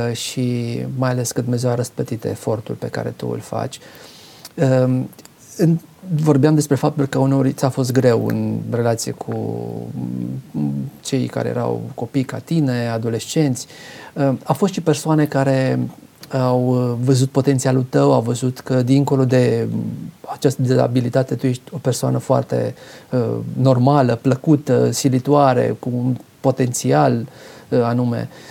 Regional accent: Romania; noi credem despre noi ca români că suntem toleranți și suntem creștini de 2000 de ani

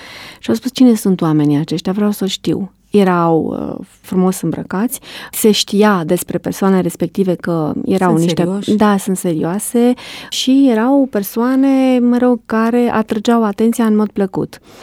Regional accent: Tecuci, Galați County, Romania; M-am născut într-un oraș de provincie, Tecuci, județul Galați. A fost și este o bucurie de fiecare dată când ajung acasă să-mi amintesc de anii copilăriei.

